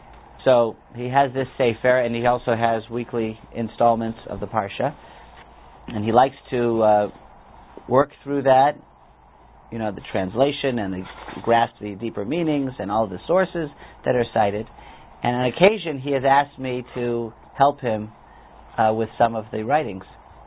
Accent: Silver Spring, Maryland, United States; one of them, who's a very nice boy from my hometown, a Lanceman, Silver Spring, Maryland

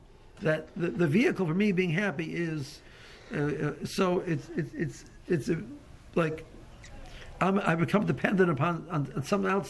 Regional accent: Cleveland, Ohio, United States; I grew up in Cleveland. Beer was associated with motorcycle driving.

